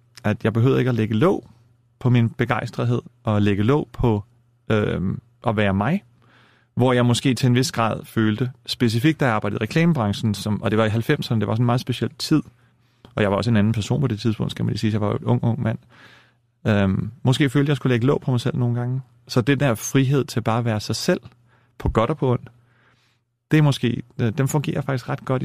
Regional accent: Copenhagen, Capital Region of Denmark, Denmark; jeg er født og opvokset i København, og gik i skole i København og på gymnasiet i København, og så senere tog jeg et kortvarigt toårigt ophold på kostskole i Wales, og kom tilbage

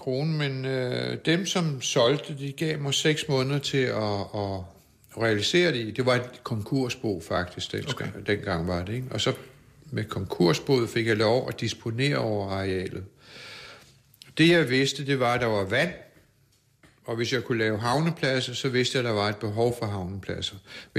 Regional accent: Arizona, United States; now in Denmark; jeg er opvokset i Arizona med indianer og mexikaner

